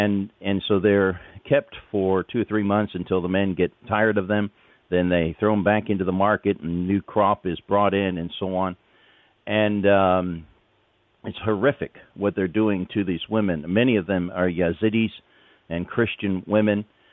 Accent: England, United Kingdom; accent: British

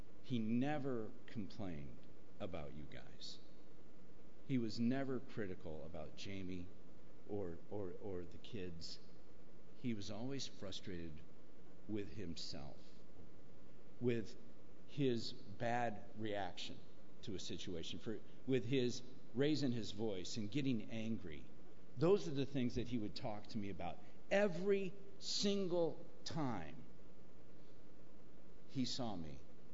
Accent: Convoy, Ohio, United States; Otherwise, I'm from Convoy. I don't want anything to do with that place.

